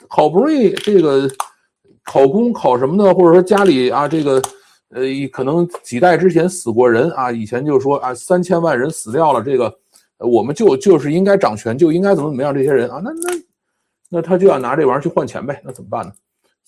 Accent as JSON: {"language": "Chinese", "town": "Changzhou", "region": "Jiangsu", "country": "China", "said": "我们小时候就是大户人家是会吃这个河豚的，因为我们家是常州人，"}